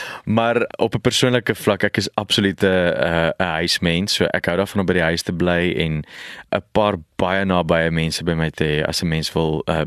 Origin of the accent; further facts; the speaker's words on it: Pretoria, Gauteng, South Africa; ek het, omdat ek in Pretoria groot geword het, was Hatfield Square was die plek waar ons uitgehang